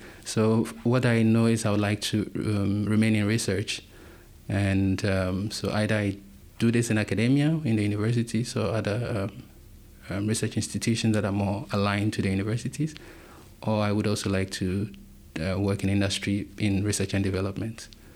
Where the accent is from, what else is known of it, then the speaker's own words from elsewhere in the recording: Ghana; I come from Ghana, a lovely country along the coast of West Africa. And I was born and raised there in a family of five